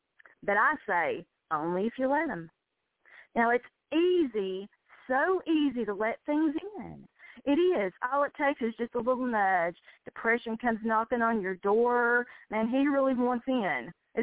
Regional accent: Kentucky, United States; I'm from Kentucky, so of course the lady in Kentucky.

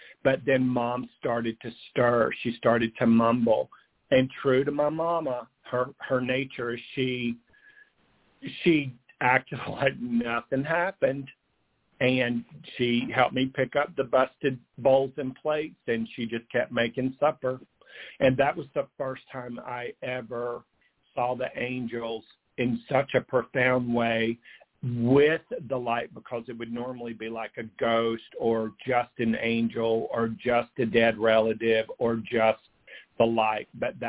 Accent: North Carolina, United States; I hail from North Carolina. I was born in the 60s there in the backwoods. We're literally in the foothills of North Carolina in a little trailer park out there.

